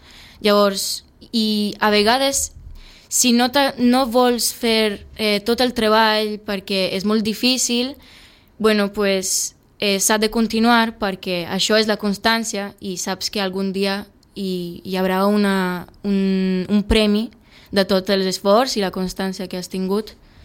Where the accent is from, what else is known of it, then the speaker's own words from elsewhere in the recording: France; Catalan is a second language; also born or lived in Serbia; now in Spain; De petita jo vivia a França, després a Sèrbia, on vaig començar a escalar, després a França una altra vegada més i ara aquí a Catalunya.